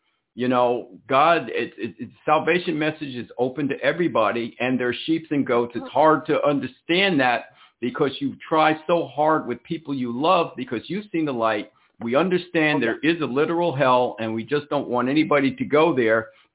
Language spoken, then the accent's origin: English; New Jersey, United States; I'm from New Jersey. I'm a wise guy.